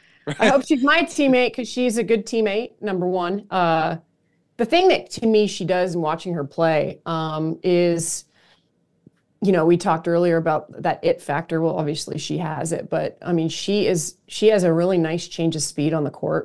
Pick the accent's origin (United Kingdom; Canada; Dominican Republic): Canada; also born or lived in Oklahoma / District of Columbia, United States / Florida / California; now in Chicago, United States; I'm originally from Canada. I went to Oklahoma, I went to DC, then down to Florida and over to LA and California. And I ultimately came back to Chicago.